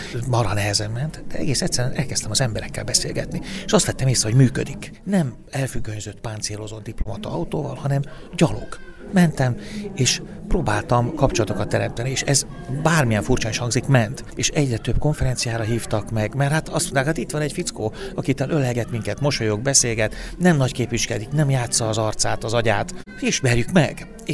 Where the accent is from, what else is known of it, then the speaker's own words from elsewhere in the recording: Hungary; Különösen magyarként, ugye a mi történelmünk, a mi kultúránk alapvetően nem egy befogadó kultúra.